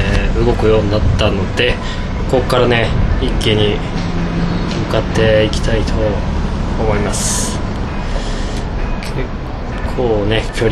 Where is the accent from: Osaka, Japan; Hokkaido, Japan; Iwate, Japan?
Hokkaido, Japan; 私がね北海道の、故郷のね味というか故郷の雰囲気をね味わいたくて